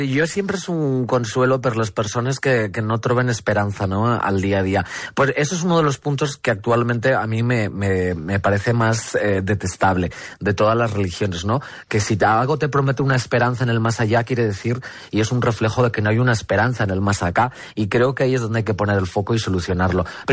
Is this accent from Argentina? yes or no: no; Magaluf, Balearic Islands, Spain; yo me crié en Magaluf